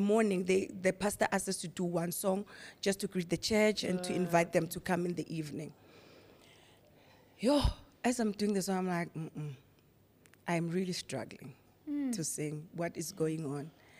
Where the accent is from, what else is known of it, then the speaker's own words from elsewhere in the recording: Pretoria, Gauteng, South Africa; Yes, I'm from Pretoria.